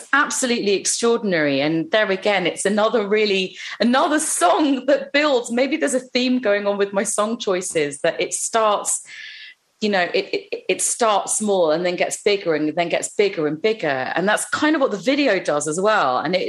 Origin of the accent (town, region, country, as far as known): London, United Kingdom; born or raised there